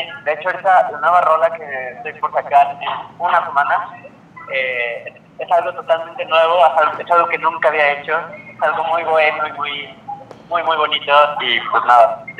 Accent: Mexico City, Mexico; Pues yo soy un cantautor de la Ciudad de México.

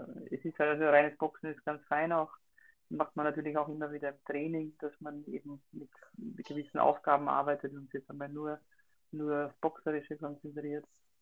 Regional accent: Ostlieb, Burgenland, Austria; Ich komme aus Österreich, ganz genau aus dem Burgenland, aus Ostlieb, aus einem kleinen Dorf, sage ich mal.

